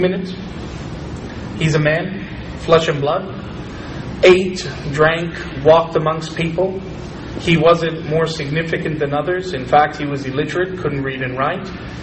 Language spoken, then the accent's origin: English; Toronto, Ontario, Canada; moved away as an adult; now in Australia; Well, I was born and raised in Toronto. Grew up here my whole life.